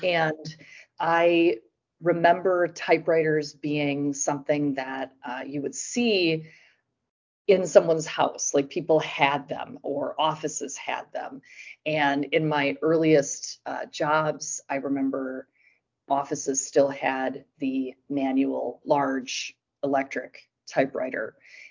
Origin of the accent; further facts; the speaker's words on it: Milwaukee, Wisconsin, United States; I'm from Milwaukee, Wisconsin. I'm 46 years old.